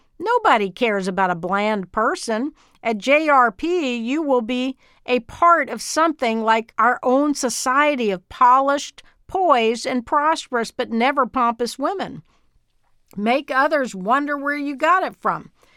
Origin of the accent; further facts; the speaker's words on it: Dallas, Texas, United States; in my hometown of Texas. Charm school in Dallas in the 1980s was alive and well.